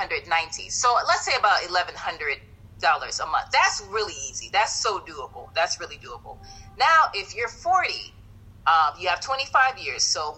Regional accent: Akron, Ohio, United States; well, actually, they're really from Alabama and Georgia, but I'm from Akron. But, you know, we have all the rubber plants there, Firestone, Goodrich, Goodyear.

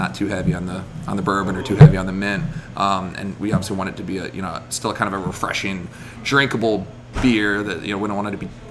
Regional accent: Chapel Hill, North Carolina, United States; and I grew up in Chapel Hill, and I graduated from Duke University.

